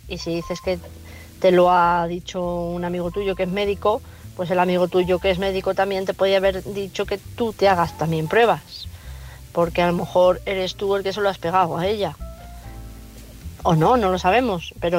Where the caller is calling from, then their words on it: Madrid, Community of Madrid, Spain; de Madrid.